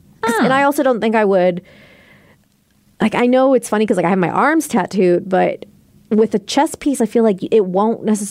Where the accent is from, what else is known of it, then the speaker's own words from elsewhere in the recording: Lake Stevens, Washington, United States; it's in my hometown of Lake Stevens.